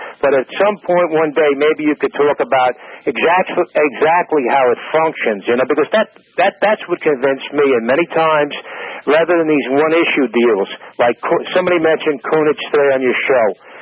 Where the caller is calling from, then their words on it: New York, United States; I'm calling from New York. I'm 59